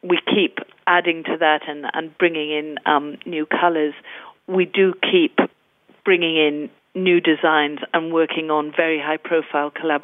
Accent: Wales, United Kingdom; I grew up in South Wales at a time when people were losing their jobs through mining

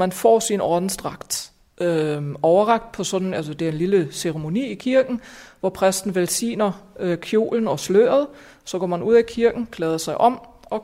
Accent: Germany; moved away; I min hjemby, hvor jeg boede i Tyskland på det tidspunkt, der var to klostre, et mandekloster og et kvindekloster.

